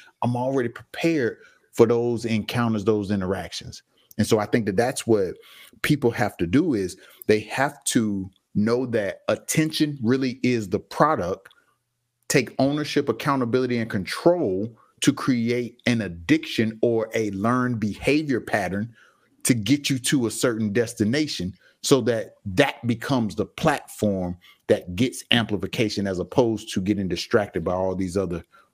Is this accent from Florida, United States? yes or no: yes; Pine Hills, Florida, United States; Growing up in Pine Hills, I knew that there were certain corners where certain dudes was going to be standing there